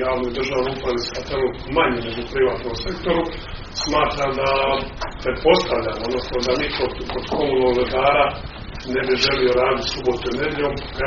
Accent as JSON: {"language": "Croatian", "country": "Croatia", "said": "pogotovo kod nas u Hrvatskoj"}